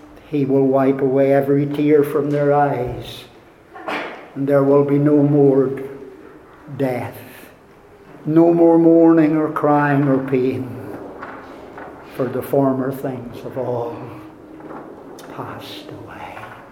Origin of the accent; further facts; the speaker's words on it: Ireland; I will certainly not be, because I'm Irish, because I'm Baptist, because I was taught the scripture from my childhood, because I'm white.